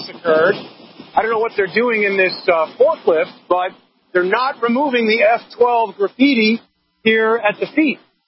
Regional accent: New York, United States; I've lived in New York City. I was born in New York City, grew up, you know, in the suburbs, and have lived in Manhattan for 30 years.

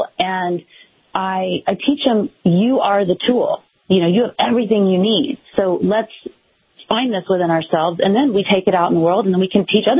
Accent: Dallas, Texas, United States; I grew up in Dallas, Texas.

